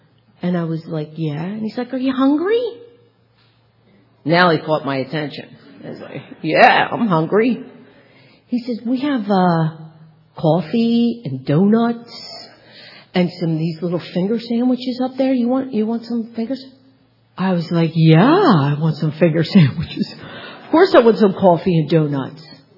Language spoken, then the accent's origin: English; Philadelphia, Pennsylvania, United States; I'm from Philadelphia, and I have 4 older brothers and a dad, so I was raised by 5 men.